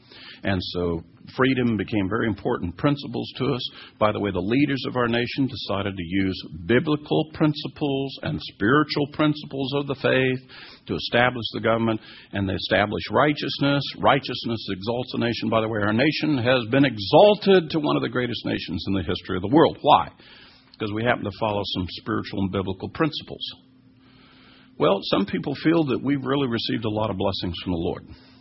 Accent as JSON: {"language": "English", "country": "United States", "said": "Well, I'm an American."}